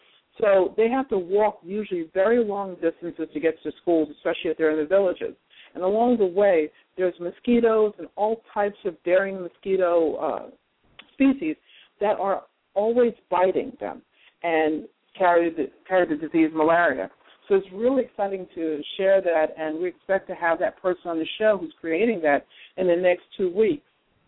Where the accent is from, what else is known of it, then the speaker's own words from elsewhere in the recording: Jersey City, New Jersey, United States; my hometown, Jersey City, which is considered New York's quote-unquote sixth borough, but we're not. We're actually unto ourselves.